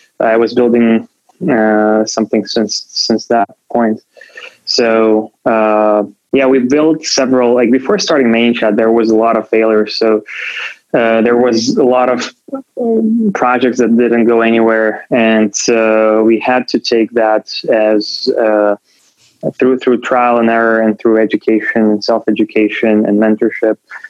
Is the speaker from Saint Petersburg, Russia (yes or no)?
no; Moscow, Russia; No, I actually grew up in Moscow. I was my family comes from a very diverse background.